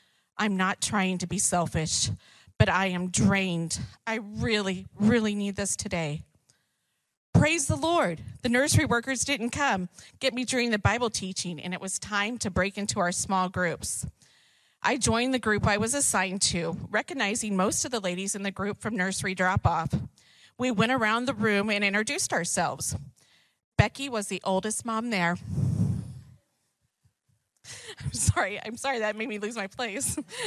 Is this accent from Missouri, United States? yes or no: yes; Missouri, United States; I grew up in Missouri, and that was where my family and all my close friends were.